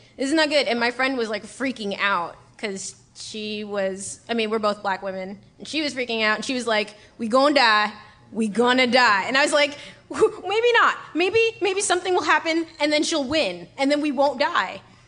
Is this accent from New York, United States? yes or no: yes; New York, United States; Yeah, I was born and raised in New York.